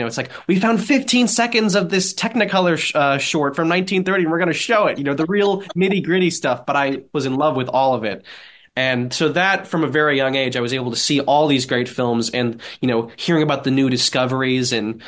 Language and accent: English; Manhattan, New York, United States; luckily, I grew up in Manhattan, and there's a lot of great resources in New York for seeing these films in theaters.